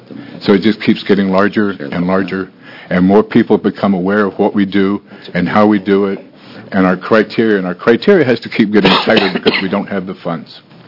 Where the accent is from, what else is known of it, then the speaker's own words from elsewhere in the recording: Grants Pass, Oregon, United States; I'm from Grants Pass, and I am one of the sport fishing representatives on the R&E board